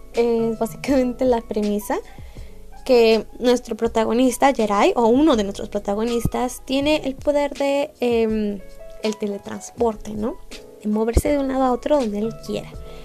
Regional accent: Mexico; vivo en México, soy de México.

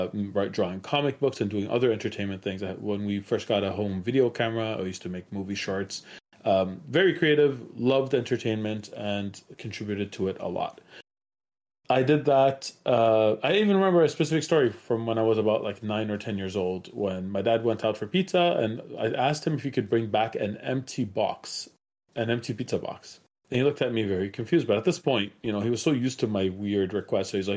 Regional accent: Montreal, Quebec, Canada; also born or lived in Iraq; So I was born in Iraq. Let's start at the beginning. I moved out of there before the Iran-Iraq war. We came to Canada when I was about 5 years old. Been here ever since, in Montreal, Canada specifically.

